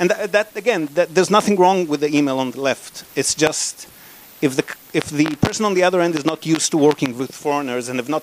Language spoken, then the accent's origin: English; Israel; This is actually a very polite email by Western standards. I grew up in Israel.